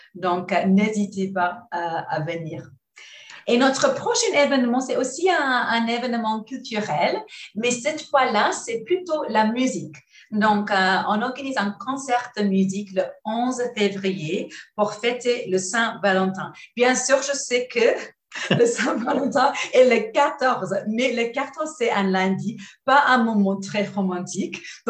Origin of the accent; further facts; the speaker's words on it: Australia; French is a second language; je suis bien une Australienne qui adore la langue française.